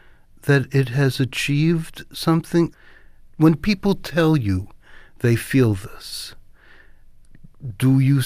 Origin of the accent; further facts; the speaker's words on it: New York City, New York, United States; I grew up in Flatbush, and it was about children, neighborhoods, rape, the difficulty of growing up.